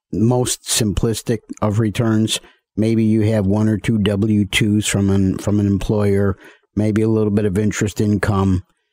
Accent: Elmwood Park, United States; So my short bio is born and raised in Elmwood Park. Typical Irish Catholic family.

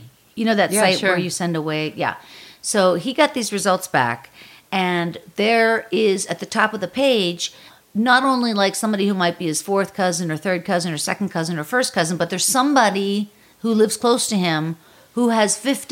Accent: Pittsburgh, Pennsylvania, United States; I find that if you're in the cold and then because I'm from Pittsburgh

